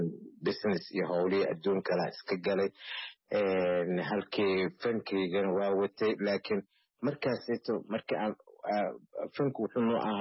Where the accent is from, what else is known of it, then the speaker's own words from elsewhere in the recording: Mogadishu, Banaadir, Somalia; xamar aniga meesha aan ku dhashay oon ku soo koray oon ku weynaaday oon ku aqliyeystay oon ku guursaday oon ku guryeystay